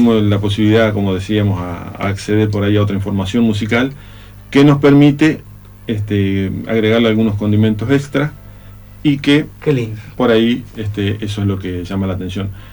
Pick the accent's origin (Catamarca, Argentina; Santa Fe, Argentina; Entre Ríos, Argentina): Entre Ríos, Argentina; Que es la música que particularmente con la que crecí en Entre Ríos, con la que crecí. Mis padres son de Sauce de Luna, mi mamá de Constripto Bernardi, gente de la zona de Federal.